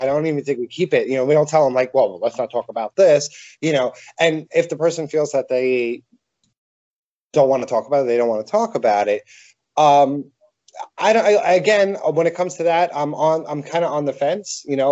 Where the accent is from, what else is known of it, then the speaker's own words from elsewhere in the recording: Pennsylvania, United States; He's from New York, and I'm from the Poconos. I'm the country, and he's the city witch.